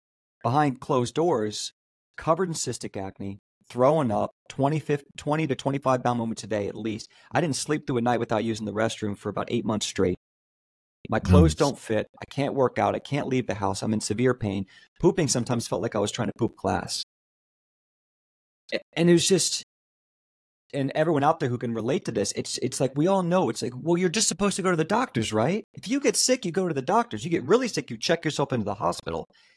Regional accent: Haymarket, Virginia, United States; You know, I was raised in Haymarket, Virginia, in the middle of the woods. We had, you know, we were just good old boys out there.

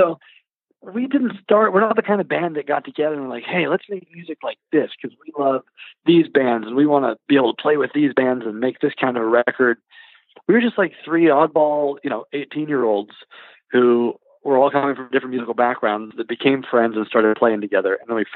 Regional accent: Louisville, Kentucky, United States; Yeah, I'm from Louisville.

